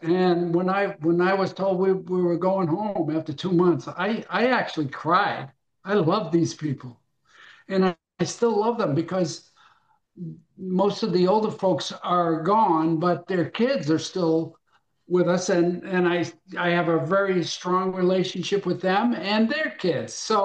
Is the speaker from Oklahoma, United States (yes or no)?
no; Framingham, Massachusetts, United States; I grew up in Framingham and in a very Italian section of town. I mean, we were known as the Little Italy of Framingham.